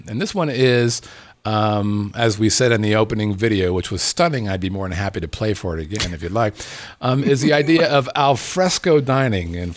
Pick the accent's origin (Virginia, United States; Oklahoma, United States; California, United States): California, United States; I grew up in Southern California.